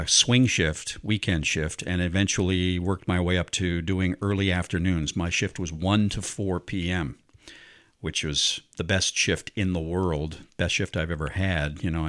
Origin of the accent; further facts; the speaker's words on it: Hamilton, Ontario, Canada; also born or lived in Toronto / Edmonton; I'm from Hamilton. And worked a lot of markets in Ontario, Sudbury, Guelph, Midland.